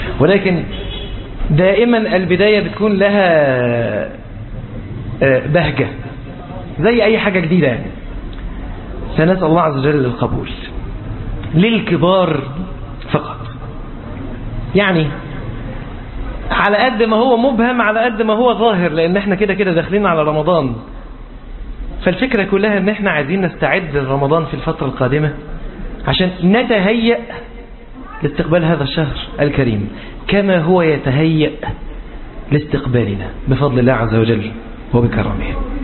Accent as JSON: {"language": "Arabic", "country": "Egypt", "said": "العيال أصله عندنا في مصر بيعرفوه نسبيا إنه اللي بيرجع في كلامه."}